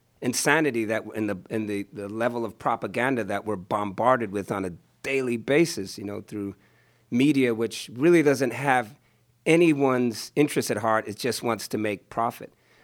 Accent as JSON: {"language": "English", "town": "Oakland", "region": "California", "country": "United States", "tie": "born or raised there", "said": "in Oakland, my hometown"}